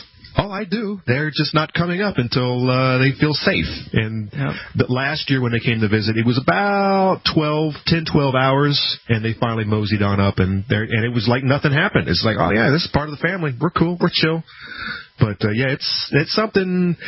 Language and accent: English; Florida, United States; I wonder if we're going to get any of these things, because growing up in Florida, it was a regular mainstay.